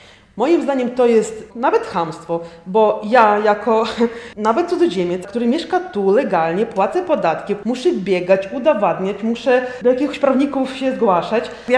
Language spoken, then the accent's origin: Polish; Lviv, Lviv Oblast, Ukraine; moved away as an adult; now in Poland; Przyjechaliśmy ze Lwowa, już w Polsce jesteśmy około 7-8 lat. Męża zaprosili do pracy.